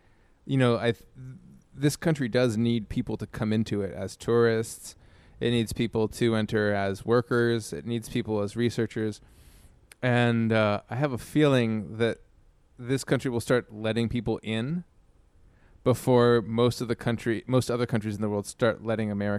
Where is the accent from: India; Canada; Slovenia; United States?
Canada; So it's like, but I'm not stateless. I'm Canadian. So, so Canada has to take me no matter what, basically.